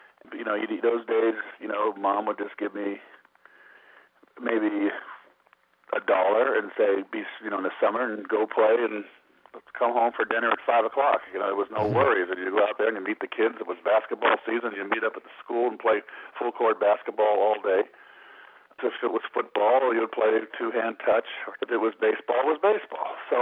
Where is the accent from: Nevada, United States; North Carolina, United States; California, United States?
California, United States; Pacifica; My childhood, I grew up in Northern California, in a coastal beach town surrounded by mountains, 17 miles south of San Francisco, in the Lindemar Beach, which was a small township of Pacifica.